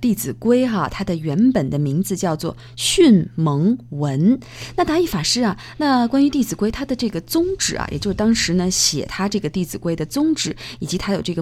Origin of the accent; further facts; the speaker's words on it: China; 我从小在中国内地长大哈